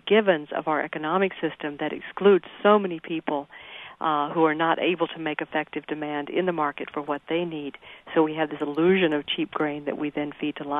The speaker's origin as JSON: {"language": "English", "town": "Fort Worth", "region": "Texas", "country": "United States", "tie": "born or raised there", "said": "I grew up in Cowtown, Fort Worth, Texas. Drove by the stockyards."}